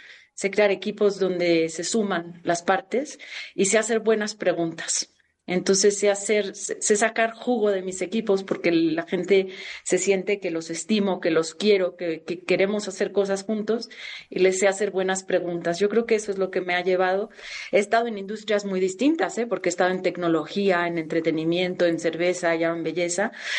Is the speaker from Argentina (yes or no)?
no; Mexico; Soy mexicana, soy chiquita, soy picosita.